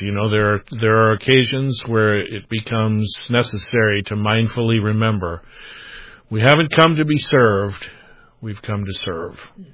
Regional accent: Wisconsin, United States; I come from Wisconsin, serving mostly throughout the Midwest

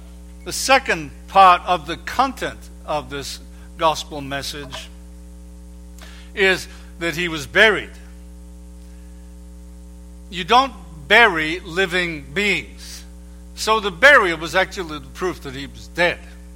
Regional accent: Liverpool, North West England, United Kingdom; at the funeral of William Gladstone, who was a Liverpudlian like I am

